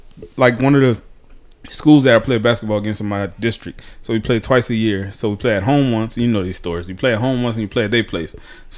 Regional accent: Louisiana, United States; Y'all know the fucking situation in my hometown, my native country, Louisiana. We below sea level

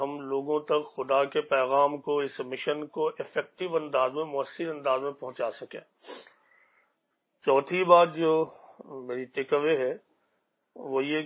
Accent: Patna, Bihar, India; اور میں بہار پٹنہ سے تعلق رکھتا ہوں.

